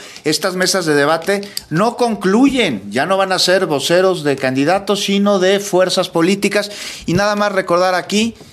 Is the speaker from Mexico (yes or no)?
yes; Mexico; Todos somos mexicanos.